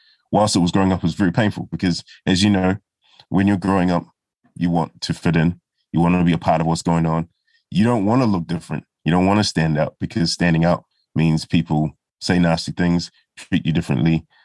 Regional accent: Auckland, New Zealand; also born or lived in United Kingdom; my family were among the first of the Nigerian immigrants to Aotearoa. And in Manurewa, where I grew up, like there wasn't anyone else.

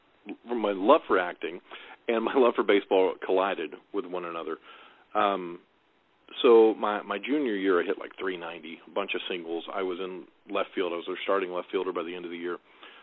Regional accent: Little Rock, Arkansas, United States; I grew up in Little Rock, Arkansas also

